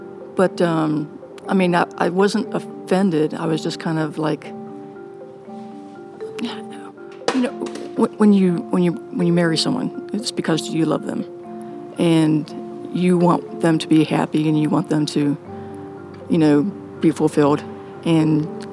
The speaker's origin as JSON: {"language": "English", "region": "Kentucky", "country": "United States", "said": "I mean, I was from Kentucky, and, you know, it's the South"}